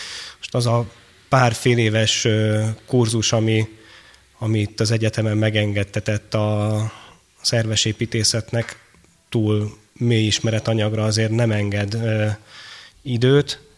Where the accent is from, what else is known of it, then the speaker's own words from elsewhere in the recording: Budapest, Hungary; de hát én magamat budapestinek mondhatom és vallhatom. A 12. kerületben nőttem föl